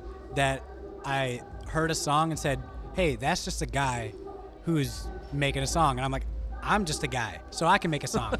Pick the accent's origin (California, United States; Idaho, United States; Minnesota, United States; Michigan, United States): Minnesota, United States; Minneapolis; also born or lived in Louisiana; Mostly from just the Minneapolis area all around.